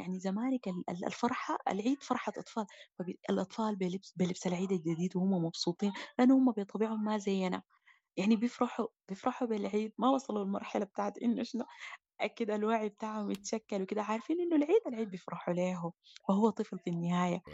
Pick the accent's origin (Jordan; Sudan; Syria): Sudan; إحنا كسودانيين بعد الحرب بالضبط بيجي عندنا الشعور ده ملازمنا يعني. أنا ما أول مرة عيد برا السودان